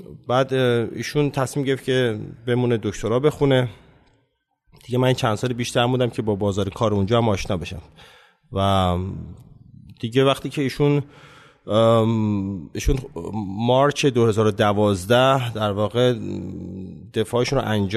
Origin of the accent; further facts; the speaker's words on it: Mashhad, Razavi Khorasan, Iran; born there; متولد 56 هستم، شهر مشهد.